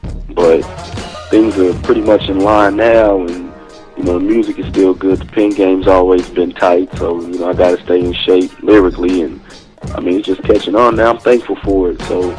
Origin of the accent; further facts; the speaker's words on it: Wichita, Kansas, United States; Born and raised in Wichita, Kansas.